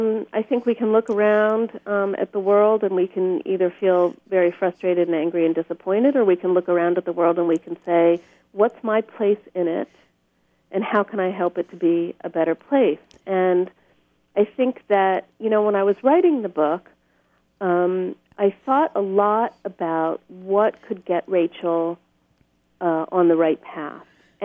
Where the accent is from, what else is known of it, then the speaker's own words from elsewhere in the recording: Pennsylvania, United States; I grew up in Pennsylvania and then I lived there in Bucks County for 18 years as an adult.